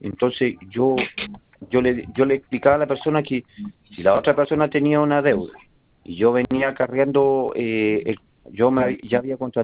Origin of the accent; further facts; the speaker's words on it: Coyhaique, Aysén, Chile; yo soy de Coyhaique, la primera región